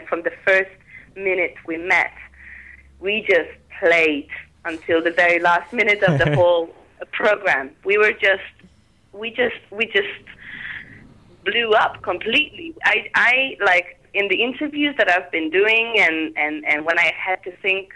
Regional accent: Budapest, Hungary; So I was born and raised in Budapest, and I'm a musician too.

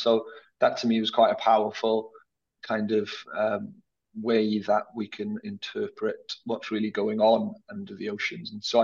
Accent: Swansea, Wales, United Kingdom; because I'm from Swansea, a place in South Wales, which got bombed quite heavily during the Second World War

